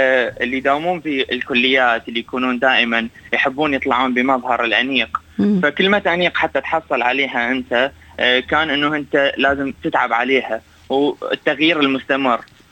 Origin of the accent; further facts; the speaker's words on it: Iraq; now in Australia; عندنا في العراق وفي بلداننا العربية